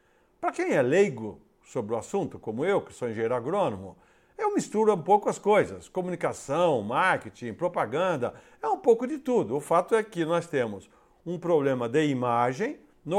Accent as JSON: {"language": "Portuguese", "town": "Araras", "region": "São Paulo", "country": "Brazil", "tie": "born or raised there", "said": "aqui em Araras, no interior de São Paulo, que é minha terra natal."}